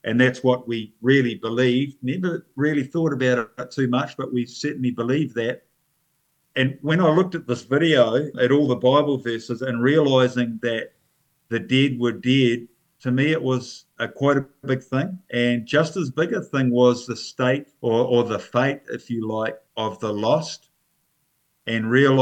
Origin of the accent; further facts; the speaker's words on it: North Island, New Zealand; Yeah, I was brought up in the North Island, New Zealand. I was brought up in a family that we went to church every Sunday.